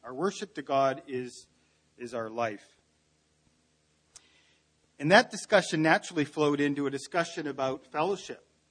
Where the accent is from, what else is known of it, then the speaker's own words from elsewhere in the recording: Nanaimo, British Columbia, Canada; she was involved in my teen years growing up in Nanaimo.